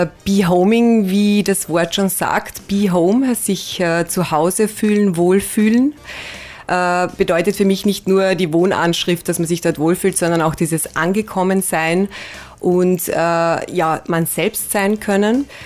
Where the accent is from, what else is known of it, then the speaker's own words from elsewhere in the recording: Carinthia, Austria; also born or lived in Vienna; now in Lower Austria, Austria; Also ich bin in Wien geboren, aber in Kärnten aufgewachsen. Und dann wieder Richtung Wien zendiert, also in den Süden von Wien nach Niederösterreich.